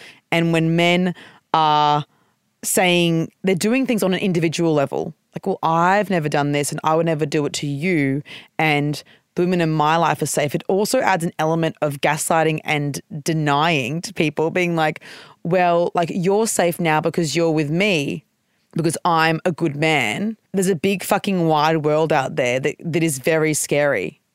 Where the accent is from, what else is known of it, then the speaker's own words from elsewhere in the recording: Australia; as a white person growing up in Australia, deeply racist country